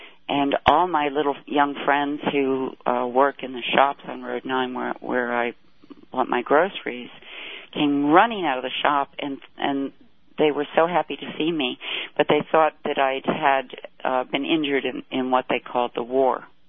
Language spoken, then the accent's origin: English; United States; now in Egypt; No, I won't. I'm an American, and that's fine. And I live overseas.